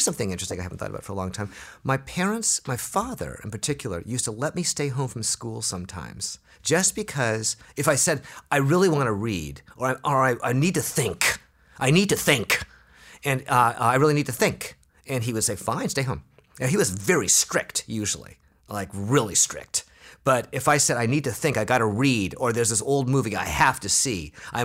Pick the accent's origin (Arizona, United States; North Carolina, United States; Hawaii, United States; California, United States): Hawaii, United States; also born or lived in Oregon; Well, actually, I was born in Oregon, but much of it was in Hawaii.